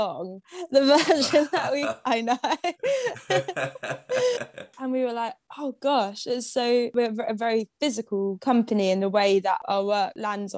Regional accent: Marlborough, South West England, United Kingdom; So I grew up in Wiltshire in a town called Marlborough

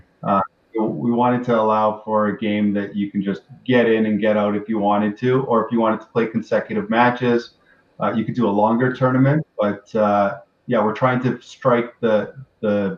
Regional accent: Canada; Yeah, I think being Canadian is definitely helpful.

